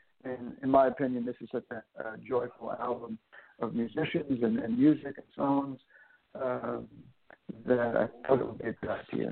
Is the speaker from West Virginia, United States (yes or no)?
no; New York, United States; when I was growing up on Long Island and New York.